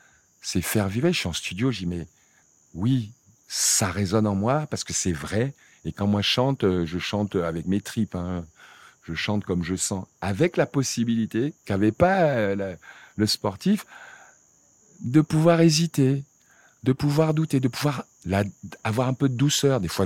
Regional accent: Senegal; je viens du Sénégal, mais c'est comme si j'étais sénégalais ou ivoirien, quoi.

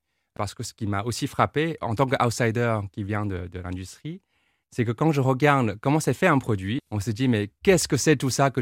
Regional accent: South China, China; Je viens du sud de la Chine, un village que vous mentionnez

